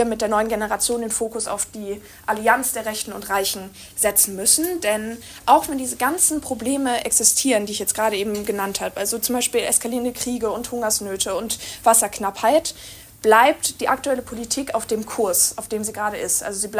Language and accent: German; North Rhine-Westphalia, Germany; now in Berlin, Germany; Ich bin 22 Jahre alt und bin aus Berlin. Ursprünglich komme ich aus Nordrhein-Westfalen